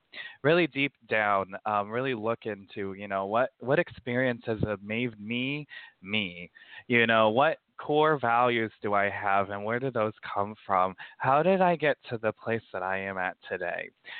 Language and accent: English; United States; So I'm American, I'm gay, I'm a male.